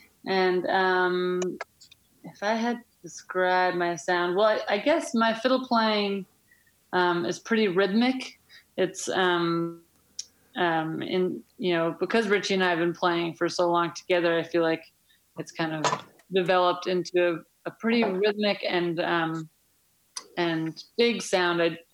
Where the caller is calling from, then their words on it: Trumansburg, New York, United States; I'm calling from Trumansburg, New York.